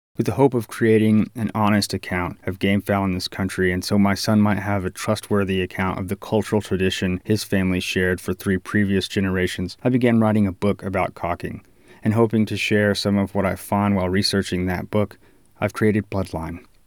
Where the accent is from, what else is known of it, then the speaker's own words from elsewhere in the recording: Texas, United States; I grew up in North Texas. When I was 5, my family bought some land outside of town from a family friend